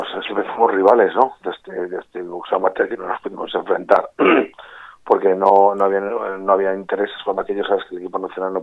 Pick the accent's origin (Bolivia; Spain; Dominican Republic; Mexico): Spain; Cantabria; yo sigo siendo cántabro, sin lugar a dudas. Tengo mis hijos, tengo el corazón partido, mis hijos riojanos, pero bueno, yo siempre voy a ser cántabro, ¿no? Cántabro riojano.